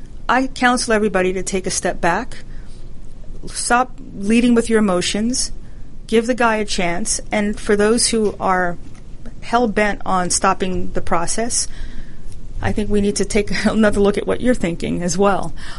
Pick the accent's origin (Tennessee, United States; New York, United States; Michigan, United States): New York, United States; I'm from New York, so I know him from living there.